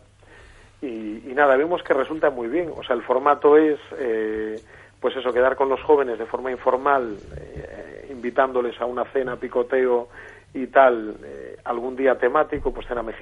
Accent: A Coruña, Galicia, Spain; soy natural de La Coruña y nada, tengo 34 años

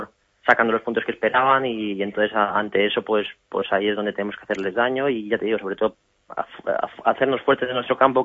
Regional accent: Madrid, Community of Madrid, Spain; gente que muchos somos de Madrid

